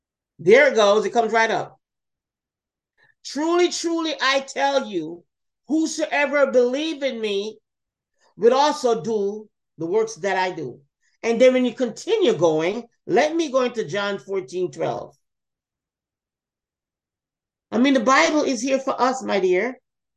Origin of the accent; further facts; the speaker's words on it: Jamaica; I remember when we were growing up in Jamaica, we had light.